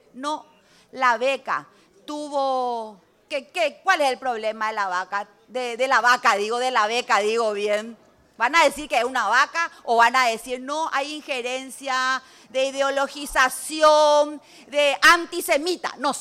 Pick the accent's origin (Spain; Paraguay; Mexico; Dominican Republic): Paraguay; feliz como mamá, feliz como paraguaya